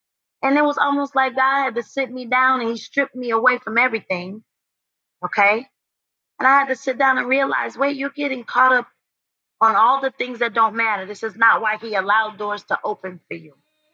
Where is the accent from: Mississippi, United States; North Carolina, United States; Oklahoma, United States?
North Carolina, United States; High Point; I'm from High Point, North Carolina. This was my first time being in front of cameras.